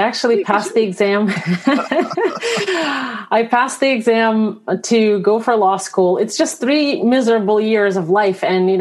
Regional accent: Belarus; moved away; So actually, I'm actually originally from Belarus.

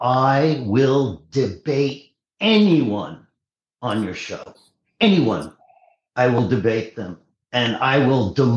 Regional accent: New York, United States; that I came from New York and I fought anybody, everybody.

